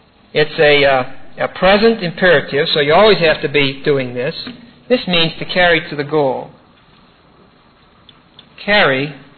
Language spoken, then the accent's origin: English; East Pittsburgh, Pennsylvania, United States; If that would have been in my hometown of East Pittsburgh